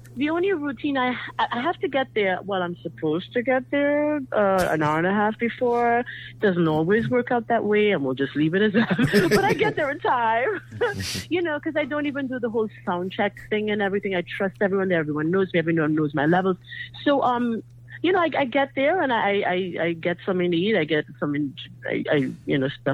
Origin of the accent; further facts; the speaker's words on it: Trinidad & Tobago; now in United States; You know, I came here from Trinidad. And, mm-hmm. you know, I planted my roots here. I fell in love with this country.